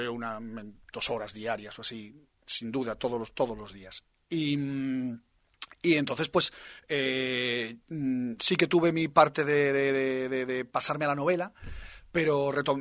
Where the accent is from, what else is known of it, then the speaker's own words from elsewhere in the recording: Burgos, Castile and León, Spain; Yo que soy de Burgos, por ejemplo, que toda esa parte norte que tenemos piedras, catedrales, iglesias, bueno, bosques, ¿no? Cañones, montañas